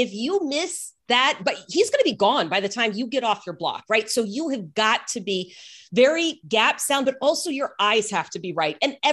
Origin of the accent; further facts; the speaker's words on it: Texas, United States; And growing up in Texas, where football is everything, and knowing that I didn't play the sport